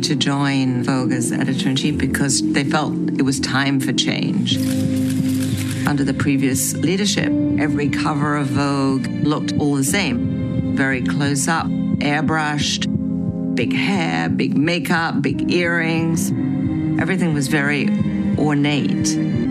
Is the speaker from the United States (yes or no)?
no; England, United Kingdom; I grew up in England back in the 60s.